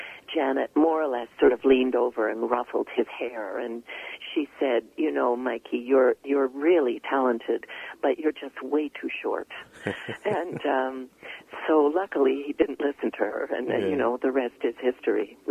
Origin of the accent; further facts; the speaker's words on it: Halifax, Nova Scotia, Canada; Well, I grew up in Halifax